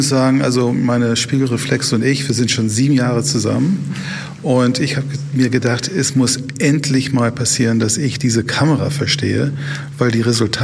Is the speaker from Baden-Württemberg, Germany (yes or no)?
no; Bielefeld, North Rhine-Westphalia, Germany; Ich komme aus Bielefeld